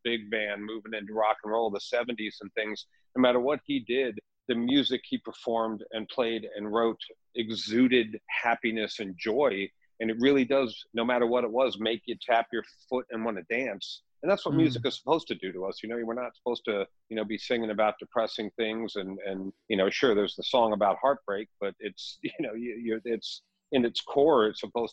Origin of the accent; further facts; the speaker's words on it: New Orleans, Louisiana, United States; also born or lived in Las Vegas; No, not at all. I grew up in New Orleans and in Las Vegas, both. I do call New Orleans home